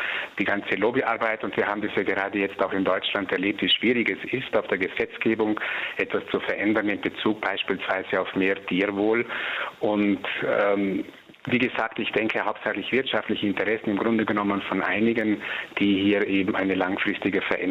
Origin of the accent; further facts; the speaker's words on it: Trentino-Alto Adige, Italy; ich denke jetzt auch in meiner Heimat in Südtirol